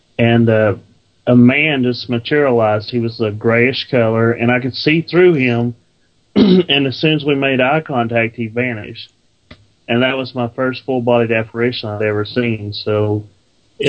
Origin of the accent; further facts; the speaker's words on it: Greenville, United States; Then it said my hometown, which is Greenville